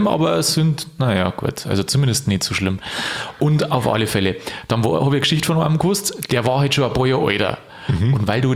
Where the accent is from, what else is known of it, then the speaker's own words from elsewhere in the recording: Bavaria, Germany; born there; Also ich bin ja gebürtig aus Niederbayern, gell?